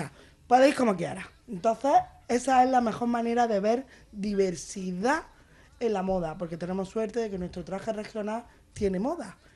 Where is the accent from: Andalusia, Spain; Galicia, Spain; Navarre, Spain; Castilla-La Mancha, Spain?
Andalusia, Spain; somos andaluces y eso viene en el ADN.